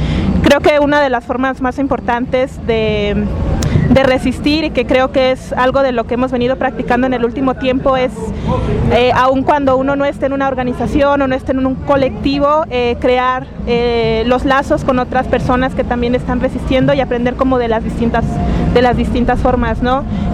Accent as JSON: {"language": "Spanish", "region": "Oaxaca", "country": "Mexico", "said": "Bueno, yo vengo de Oaxaca, en el sur de México"}